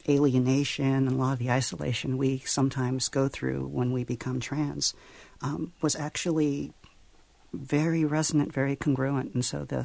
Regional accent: Los Angeles, California, United States; My first, I was from Los Angeles and working with the trans community there.

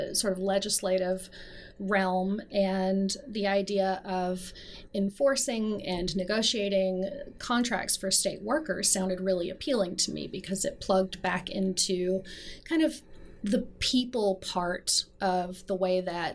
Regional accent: Appalachia, United States; moved away as an adult; I grew up in Appalachia on the border between North Carolina and Virginia, in a tiny little place that no one would recognize. I left that area when I was 25

